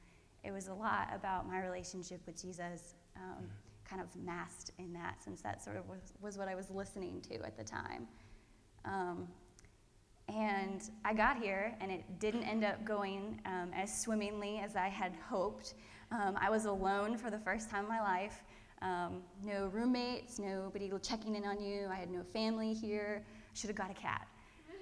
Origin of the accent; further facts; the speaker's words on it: Pennsylvania, United States; For the most part, I grew up in the church. I'm from Pennsylvania